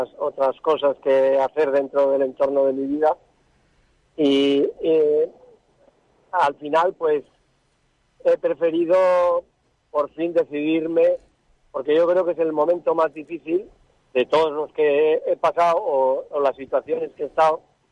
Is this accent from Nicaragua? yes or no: no; Navarre, Spain; tú sabes que soy navarro y los navarros...